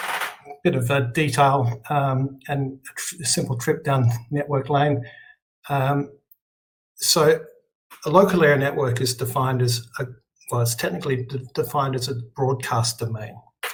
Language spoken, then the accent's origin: English; Australia; I'm Australian, so I can say it either way.